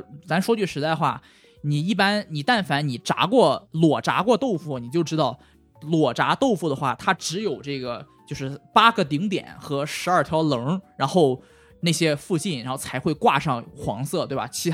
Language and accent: Chinese; China; 就是说咱们作为中国人，其实啊，这个碳水呢，比你想象的然后可以说要多得多。